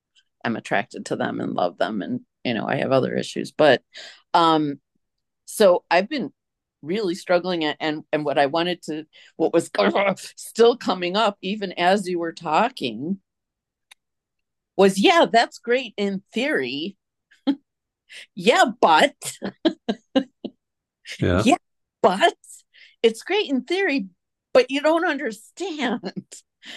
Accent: Illinois, United States; and even my home state of Illinois, it was close.

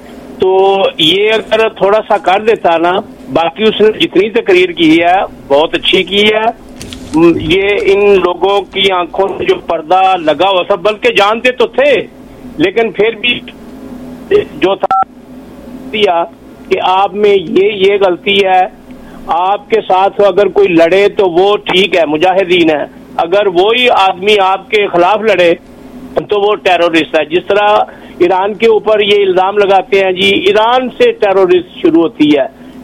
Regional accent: Pakistan; ہم پاکستانی ہیں بلکہ انسان ہیں ہم

